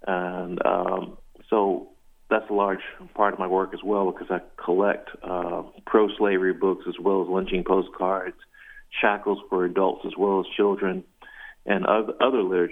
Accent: South Carolina, United States; I think for me, growing up in the South, I grew up in South Carolina, and I would see Klan rallies

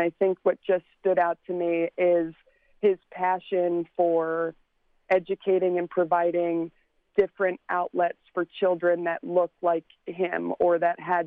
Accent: Glen Burnie, Maryland, United States; So I grew up in Glen Burnie, Maryland, so just outside the city line.

